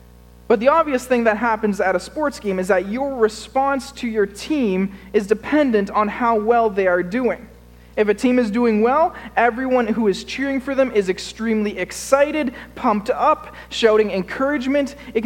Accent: Ottawa, Ontario, Canada; Growing up in Ottawa, one of my favorite things to do with family or friends

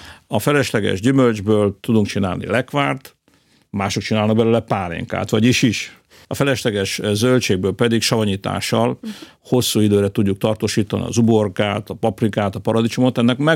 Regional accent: Csorna, Győr-Moson-Sopron, Hungary; Ugye én Csornáról származom, nekünk nagy kertünk volt, abban meglehetősen sok gyümölcsfa

